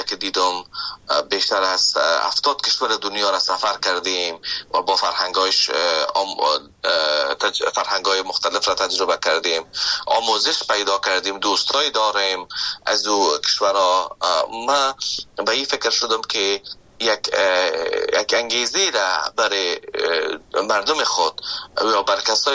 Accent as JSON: {"language": "Persian", "country": "Afghanistan", "moved": "yes", "lives_now": "Canada", "said": "وقتی که آمدم از افغانستان، شما فکر کنید که من از افغانستان به کانادا آمدم که ده ها یا هزارها کیلومتر فاصله است،"}